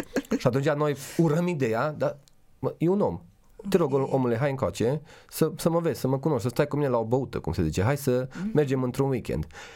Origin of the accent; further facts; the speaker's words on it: Romania; noi ca și români cred că suntem foarte empatici, știi? De-aia cred că există multă corupție în România